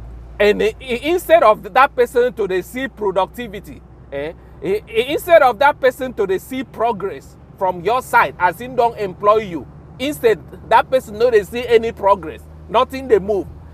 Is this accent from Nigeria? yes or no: yes; Nigeria; I'm from Nigeria and I know how we are suffering.